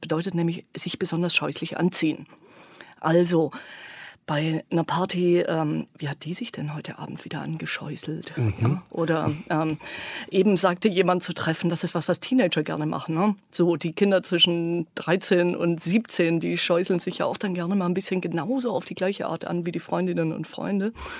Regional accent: Swabia, Germany; now in elsewhere; Ich stamme aus dem Schwäbischen und bin aber seit ganz langer Zeit nicht mehr dort wohnhaft

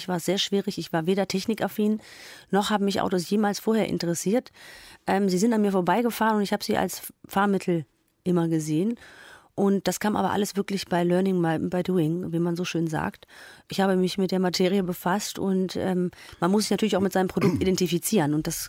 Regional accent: Düsseldorf, North Rhine-Westphalia, Germany; Ich komme hier aus Düsseldorf.

